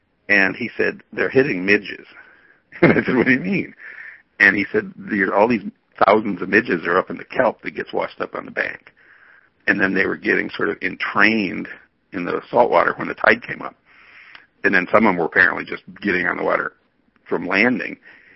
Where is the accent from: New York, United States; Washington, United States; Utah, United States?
Washington, United States; Sequim; I'm from Squim East, yeah